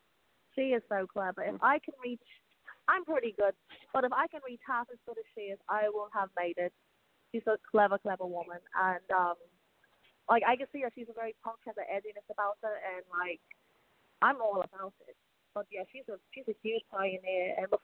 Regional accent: England, United Kingdom; when I go back and have my first match in my home country of England

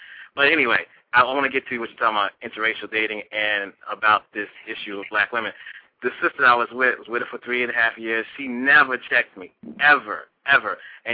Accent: East Coast, United States; And so we, the brothers on the East, I'm from the East Coast.

